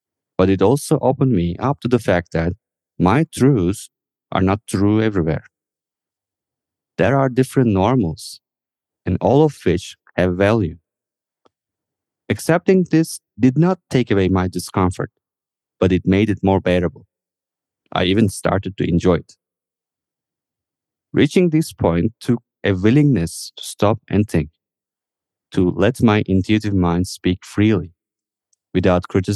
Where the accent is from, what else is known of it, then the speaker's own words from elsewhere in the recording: Turkey; English is a second language; When I said I was from Turkey, one said, "There's a country with the same name as the bird."